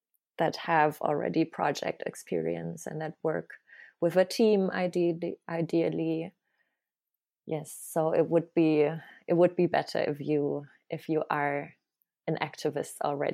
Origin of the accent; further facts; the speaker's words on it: Plauen, Saxony, Germany; Yes. So I am from Plauen. This is the town where I was born in and grew up in. And it's a smaller town in East Germany in Saxony.